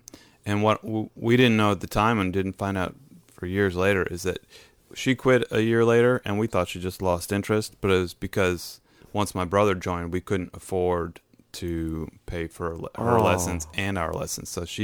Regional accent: Connecticut, United States; Grew up in the Northeast, in Connecticut, outside of New Haven.

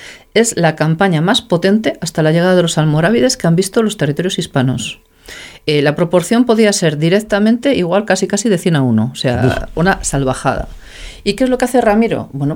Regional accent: La Bañeza, Castile and León, Spain; de hecho mi pueblo, vamos a presumir de pueblo, que es La Bañeza

